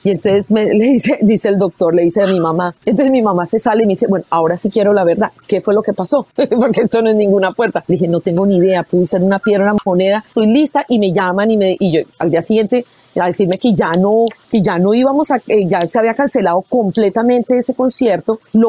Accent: Colombia; moved away; es un poco sentir que sigo siendo colombiana, que como que no, una parte mía jamás se ha ido de Colombia.

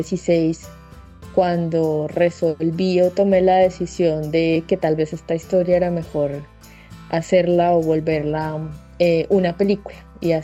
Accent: Tolima, Colombia; Yo realmente soy del Tolima, pero me vine a Medellín a estudiar periodismo en la Universidad de Antioquia.

